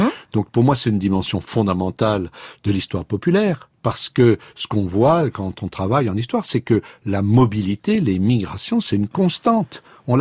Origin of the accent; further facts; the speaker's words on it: France; La fierté d'être Français, quoi, ça peut être légitime.